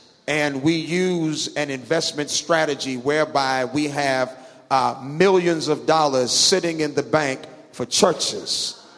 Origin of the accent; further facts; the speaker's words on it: Atlanta, Georgia, United States; And I said, I am from Atlanta.